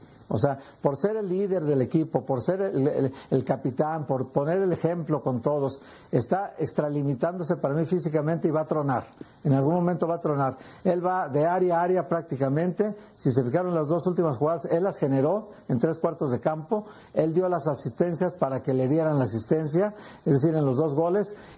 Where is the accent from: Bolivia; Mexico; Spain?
Mexico; Guadalajara, Jalisco; y perdón que lo diga porque soy también tapatío